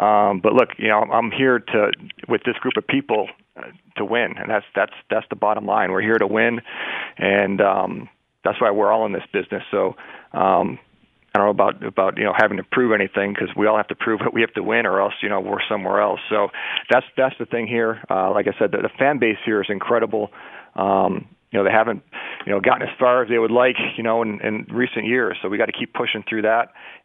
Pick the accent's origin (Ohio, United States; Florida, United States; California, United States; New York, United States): New York, United States; Buffalo; I grew up in Buffalo, New York. I grew up a Bills fan, and we know what that fan base is like.